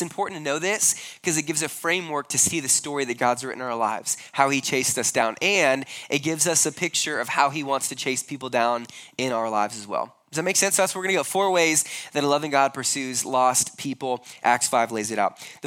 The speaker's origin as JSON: {"language": "English", "region": "Nebraska", "country": "United States", "said": "We're both from Nebraska, ended up having to fly to South Africa to meet each other."}